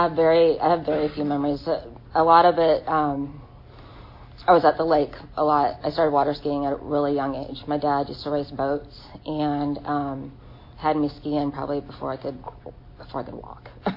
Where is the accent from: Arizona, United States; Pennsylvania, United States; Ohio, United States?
Arizona, United States; I'm from Arizona. I was raised in Arizona.